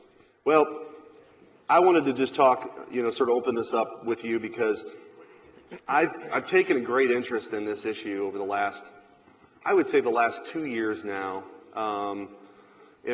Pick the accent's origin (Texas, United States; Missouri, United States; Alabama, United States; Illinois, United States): Missouri, United States; St. Louis; you and I both accept we come from the St. Louis metropolitan area.